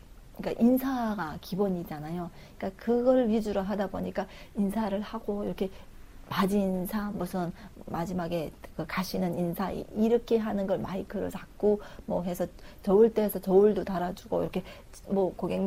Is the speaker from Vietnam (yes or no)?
no; North Korea; now in South Korea; 이북에서 온 지 이제 한 1년도 안 됐어요.